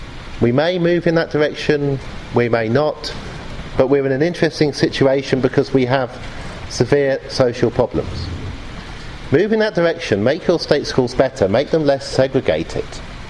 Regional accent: Oxford, South East England, United Kingdom; This is Oxford. I grew up in Oxford. It's where I work in Oxford.

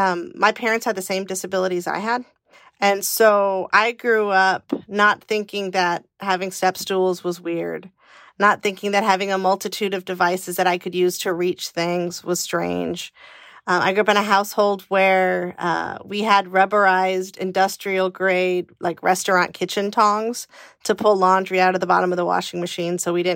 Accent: California, United States; I grew up in California in the 80s, so if we had an earthquake drill, how was I to evacuate?

